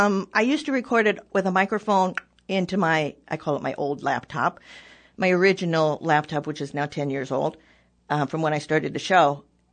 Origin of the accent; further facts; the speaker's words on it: Indiana, United States; I grew up in Indiana